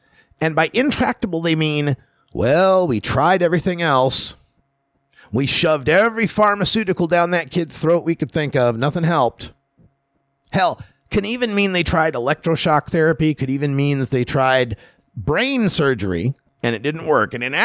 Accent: Idaho, United States; That's the level of reefer madness going on in my home state, my birth state of Idaho.

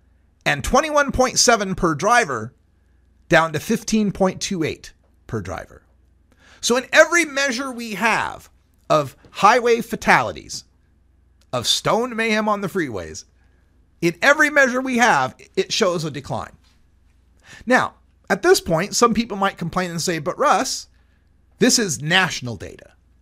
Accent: Idaho, United States; Idaho, my home state, has 75 on rural and urban interstates

